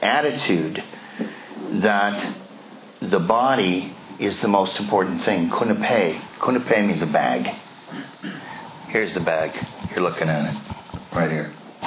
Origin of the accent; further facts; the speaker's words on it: Ireland; I identify, I'm Irish.